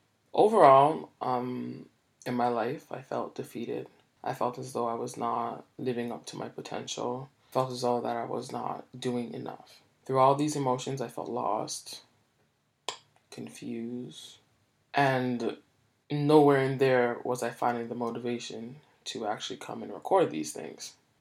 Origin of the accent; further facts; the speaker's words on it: Jamaica; So I'm Jamaican.